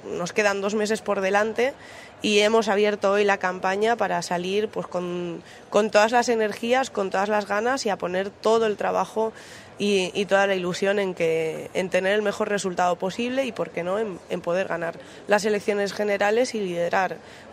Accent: Asturias, Spain; soy de Asturias y estudié en Madrid

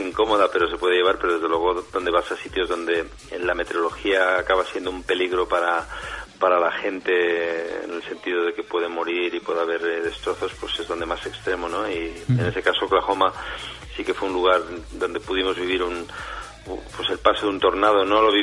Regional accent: Valencia, Valencian Community, Spain; ahí nacimos todos, los hermanos, y luego pues ya volvieron aquí, siguen ahí en Valencia y yo voy a Valencia, soy de Valencia y mis raíces son ahí en Valencia.

